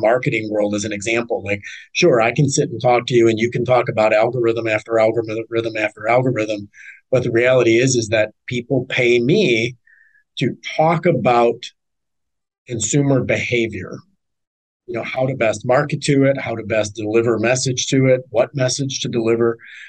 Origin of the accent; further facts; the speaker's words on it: Detroit, Michigan, United States; moved away; I have a realtor friend up north, and I'm originally from Detroit.